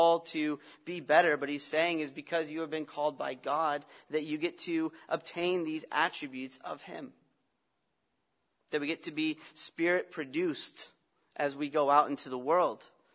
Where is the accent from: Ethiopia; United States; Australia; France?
United States; Now, I'm American, so we don't say sorry.